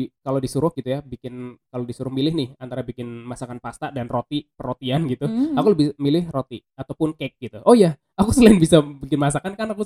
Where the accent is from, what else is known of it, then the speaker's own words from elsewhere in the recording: Central Java, Indonesia; aku kan asli Jawa ya, Nek. Jawa Tengah.